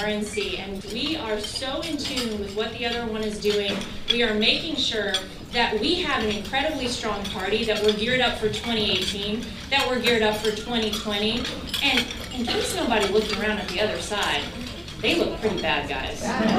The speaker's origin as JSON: {"language": "English", "region": "North Carolina", "country": "United States", "tie": "born or raised there", "said": "I have to thank everyone in my home state because I think we all know without North Carolina, it would have been tough to win this election, right?"}